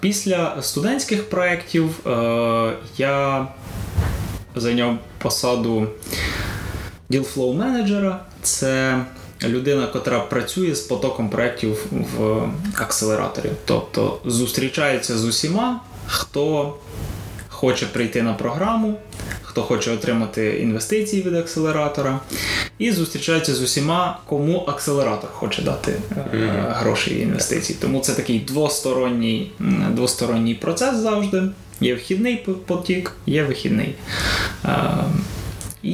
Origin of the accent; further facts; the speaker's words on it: Ivano-Frankivsk Oblast, Ukraine; Я з Коломийщини